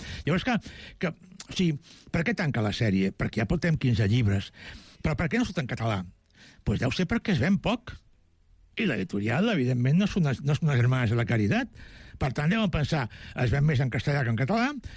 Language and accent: Catalan; Catalonia, Spain; soc català i espanyol i vinc aquí